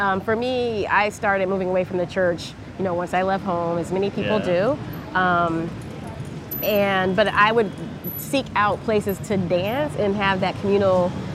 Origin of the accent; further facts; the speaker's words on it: Jacksonville, North Carolina, United States; I grew up in a town called Jacksonville, North Carolina. Yeah. So on the southeastern coast. My mother's family has been there for generations.